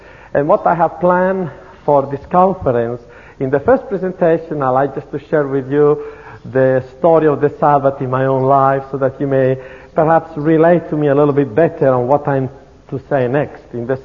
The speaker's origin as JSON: {"language": "English", "town": "Rome", "region": "Lazio", "country": "Italy", "tie": "born or raised there", "accent": "Italian", "second_language": "English", "moved": "as an adult", "lives_now": "United States", "said": "My children sound Yankee, but I have not overcome my Italian accent yet. And I spent the first 18 years of my life living right under the shadow of the Vatican, a stone's throw from the Vatican wall."}